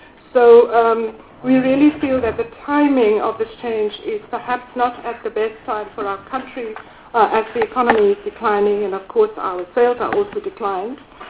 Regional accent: South Africa; wearing the hat as a board member, but also as a South African citizen. Because I think if the laws that are being amended did not compromise, if they compromise the interests of our country

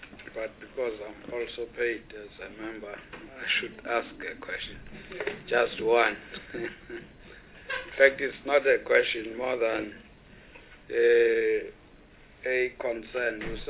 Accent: Eastern Cape, South Africa; I come from the Eastern Cape

